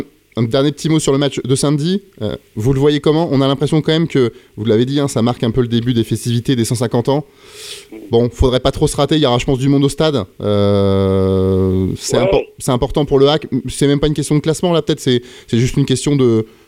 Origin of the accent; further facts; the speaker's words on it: Le Havre, Normandy, France; quand on est originaire du Havre, quand on est originaire de la région